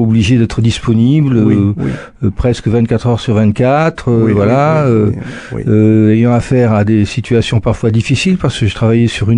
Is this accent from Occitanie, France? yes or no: yes; Toulouse, Occitanie, France; Je suis toulousain. J'ai fait mes études à Toulouse.